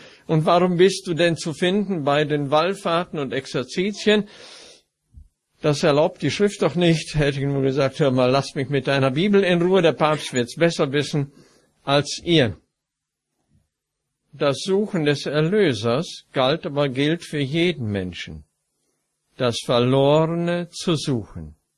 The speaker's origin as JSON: {"language": "German", "region": "North Rhine-Westphalia", "country": "Germany", "tie": "born there", "said": "Ich bin geboren im Münsterland, Nordrhein-Westfalen."}